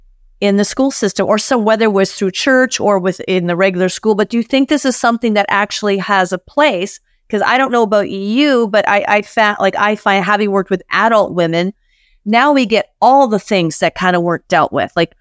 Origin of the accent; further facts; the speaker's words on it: Canada; I'm from Canada